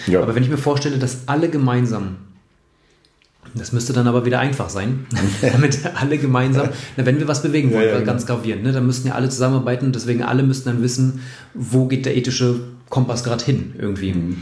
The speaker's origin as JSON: {"language": "German", "town": "Rostock", "region": "Mecklenburg-Vorpommern", "country": "Germany", "said": "ach, in meiner Stadt, ich komme aus Rostock und da finde ich dann das doof"}